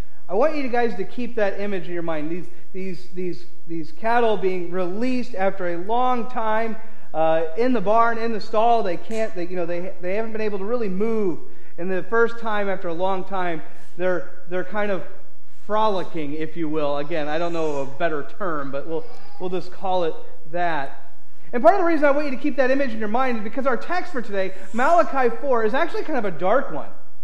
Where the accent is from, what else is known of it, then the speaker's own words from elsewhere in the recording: Missouri, United States; Now, I grew up in Missouri, and we have kind of the hills and the rocky shorelines and all that kind of fun and exciting stuff.